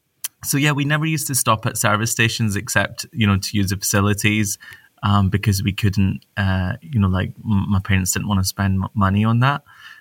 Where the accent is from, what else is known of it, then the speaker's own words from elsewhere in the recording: Glasgow, Scotland, United Kingdom; And so when I grew up in Glasgow, so our holidays were, oh my God, it was so exciting.